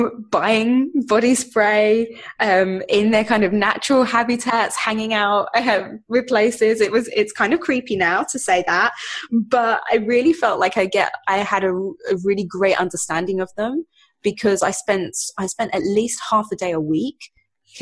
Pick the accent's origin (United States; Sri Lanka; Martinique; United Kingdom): United Kingdom; I started off making tea for them, as I'm British, so we drink a lot of tea.